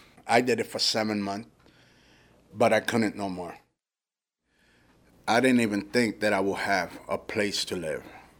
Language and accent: English; Toa Baja, Puerto Rico; I come from Puerto Rico, and my place of origin is Toabaja, where the eye of the hurricane went through.